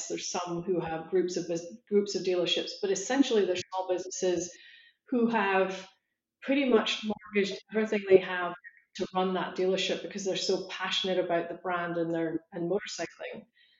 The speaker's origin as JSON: {"language": "English", "region": "Scotland", "country": "United Kingdom", "tie": "born or raised there", "said": "I grew up in Scotland in farmland, but I really knew nothing about agriculture today"}